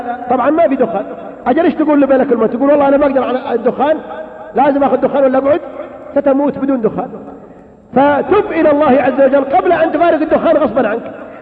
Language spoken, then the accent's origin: Arabic; Abha, Asir, Saudi Arabia; هيا في ندوة عندنا في أبها